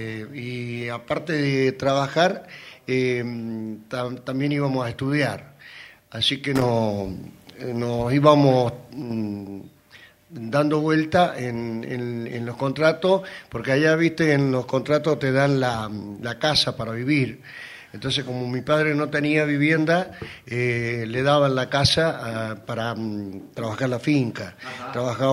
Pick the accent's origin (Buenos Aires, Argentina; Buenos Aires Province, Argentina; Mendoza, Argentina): Mendoza, Argentina; San Rafael; born there; Yo nací en San Rafael, Mendoza.